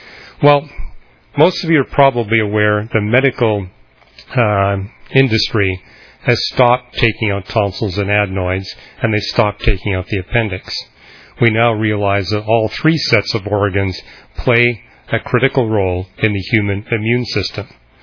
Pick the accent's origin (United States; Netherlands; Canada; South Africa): Canada; I remember growing up in Canada, and when I was in the first and second grade, I saw all of my classmates going to the nurse's office.